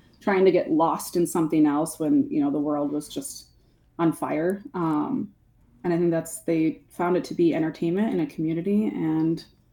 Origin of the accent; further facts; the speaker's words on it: Allens Grove, Wisconsin, United States; the town of Allens Grove, Wisconsin, where the story takes place, is actually my hometown.